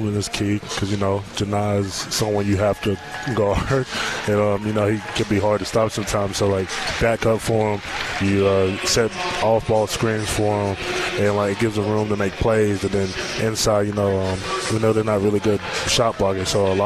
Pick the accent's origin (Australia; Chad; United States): United States; Georgia; You know, I'm from Georgia